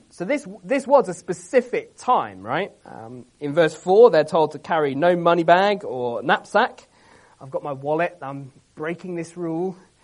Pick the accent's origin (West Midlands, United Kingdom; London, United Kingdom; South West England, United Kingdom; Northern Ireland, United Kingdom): South West England, United Kingdom; accent: Wiltshire twang; I grew up in Wiltshire. No one else grew up in Wiltshire because it's just full of fields and sheep and tanks. But I did, and my mum was like, are you worried people are going to take the mick out of you for your Wiltshire twang